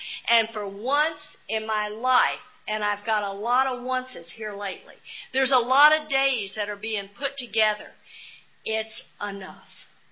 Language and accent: English; Texas, United States; and I grew up on the Gulf Coast of Texas. And I guarantee you, I grew up right where they took the Bible Belt and gave it an extra pull, and I grew up Southern Baptist.